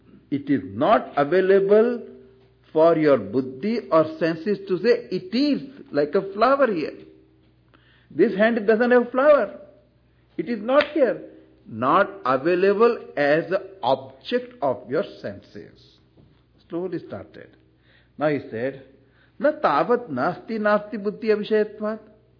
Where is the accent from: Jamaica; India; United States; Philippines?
India; English is a second language; I came from India, now all rationing is over.